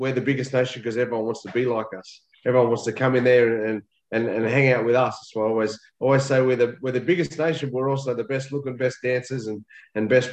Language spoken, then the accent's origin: English; Cowra, New South Wales, Australia; my mum's mob's from Orange, so we're Wiradjuri way, but we all sort of grew up. I grew up in Cowra with my sisters and brother.